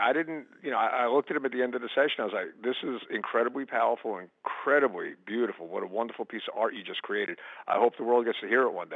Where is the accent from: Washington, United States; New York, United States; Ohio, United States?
New York, United States; Long Island; It was right. A completely different world compared to growing up on Long Island.